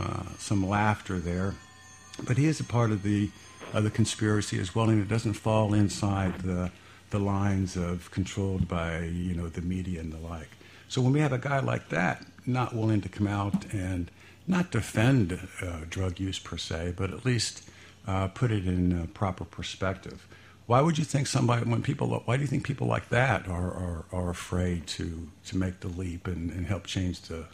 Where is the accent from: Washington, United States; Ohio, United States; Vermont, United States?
Ohio, United States; Fairborn; Now, I'm from Fairborn, Ohio, and Yellow Springs is right down the road, literally about 5 miles away